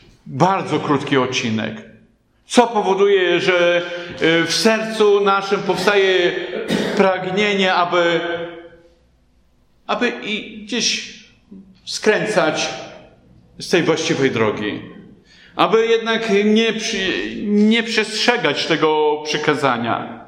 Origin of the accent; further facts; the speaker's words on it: Podlaskie Voivodeship, Poland; Pochodzę z Podlasia, gdzie dywany w latach, w szczególności 70., 80. wiszano na ścianie.